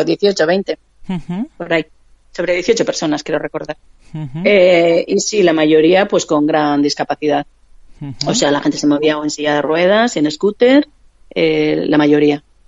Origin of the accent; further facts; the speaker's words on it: Vitoria, Basque Country, Spain; como el viaje organizado venía desde Madrid a Logroño, yo soy de Vitoria, pues me desplacé en autobús.